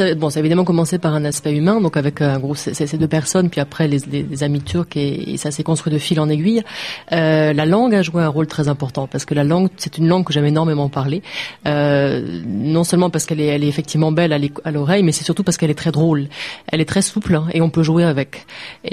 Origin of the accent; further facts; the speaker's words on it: France; Et ça, nous, en tant que Français, ça nous remet toujours en cause.